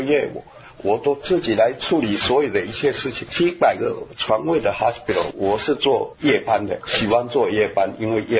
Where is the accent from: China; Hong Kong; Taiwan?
Taiwan; now in United States; 我从台湾来，我也找工作。